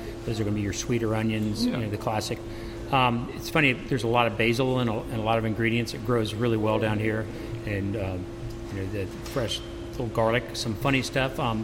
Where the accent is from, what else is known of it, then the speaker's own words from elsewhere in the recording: Pensacola, Florida, United States; born there; I was born in Pensacola, Florida.